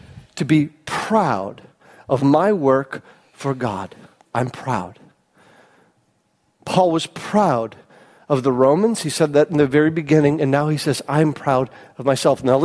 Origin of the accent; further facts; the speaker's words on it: St. Johns, Michigan, United States; I grew up in St. John's, and I knew the black guy in St. John's because there was one